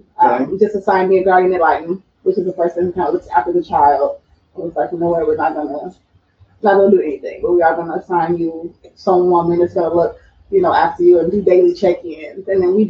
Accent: Chicago, Illinois, United States; We grew up in Chicago, like, you know what I'm saying?

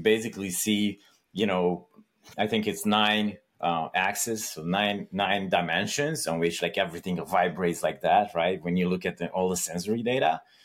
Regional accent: Romania; I'm from Romania originally, so it's Europe.

